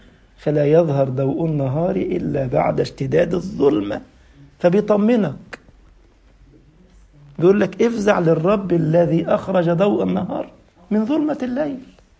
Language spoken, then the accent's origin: Arabic; Upper Egypt, Egypt; وانا صعيدي برضه.